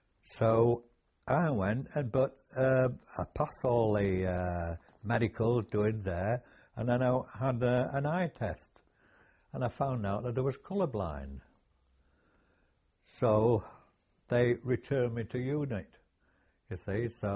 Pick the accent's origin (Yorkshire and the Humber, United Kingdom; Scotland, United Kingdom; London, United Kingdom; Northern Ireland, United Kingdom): Yorkshire and the Humber, United Kingdom; Otley; We was in under canvas in Otley. And I was from Otley.